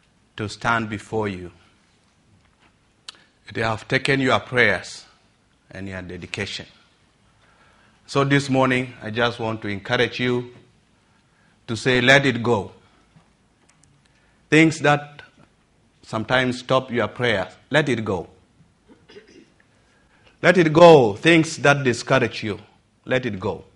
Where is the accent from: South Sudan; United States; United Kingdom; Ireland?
South Sudan; moved away as an adult; And so I'm born and raised in South Sudan. I grew up in the family of not a Christian.